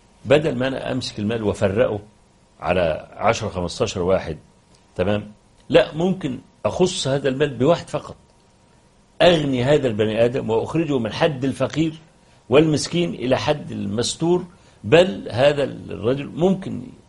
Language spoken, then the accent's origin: Arabic; Egypt; مثلا زي عندنا في مصر زي العتبة مثلا